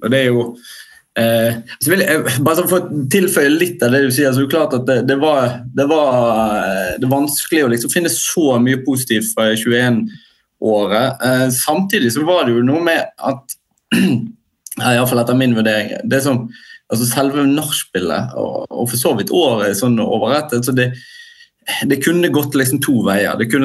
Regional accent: Bergen, Vestland, Norway; som bergenser, så tenker vi ofte at vi sitter liksom i vår egen boble

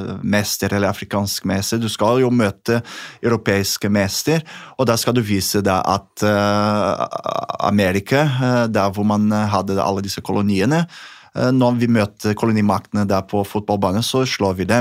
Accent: Brazil; Norwegian is a second language; now in Norway; enn det som jeg har vokst opp med i Brasil

